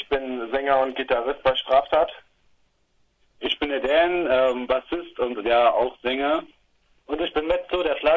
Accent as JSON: {"language": "German", "town": "Frankfurt am Main", "region": "Hesse", "country": "Germany", "said": "Ich komme aus Frankfurt am Main."}